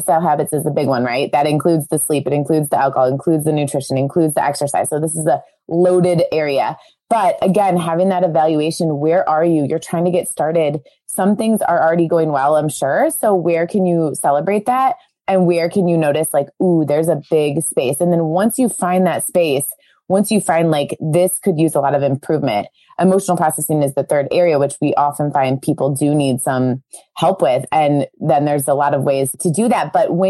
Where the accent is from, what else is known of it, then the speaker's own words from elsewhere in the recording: Cleveland, Ohio, United States; We're from Cleveland, Ohio. So CLE represents us.